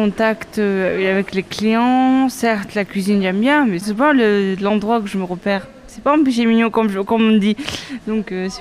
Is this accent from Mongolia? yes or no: yes; Mongolia; now in France; Je viens pas de France, je viens de Mongolie. Ça fait 4 ans et demi que je suis ici.